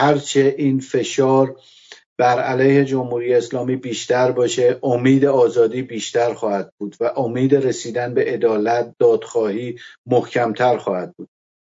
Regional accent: Iran; ما نزدیک به 5 میلیون نفر بیرون از ایران هستیم

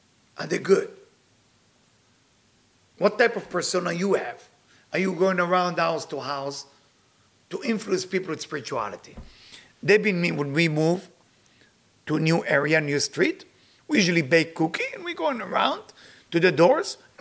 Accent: Israel; there is a place where I grew up in Israel

